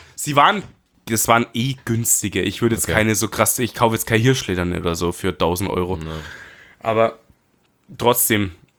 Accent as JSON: {"language": "German", "town": "Munich", "region": "Bavaria", "country": "Germany", "said": "mir als Münchner Kindl"}